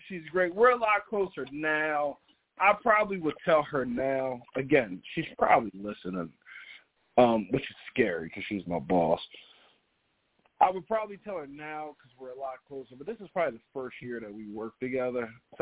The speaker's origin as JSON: {"language": "English", "region": "New Jersey", "country": "United States", "also_born_or_lived": "Maryland, United States", "said": "I said, all right, man, I'm from Jersey. I done lived in Maryland."}